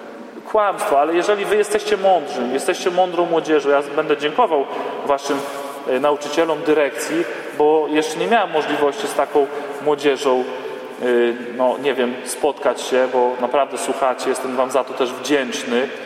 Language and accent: Polish; Toruń, Kuyavian-Pomeranian Voivodeship, Poland; ja z Torunia jestem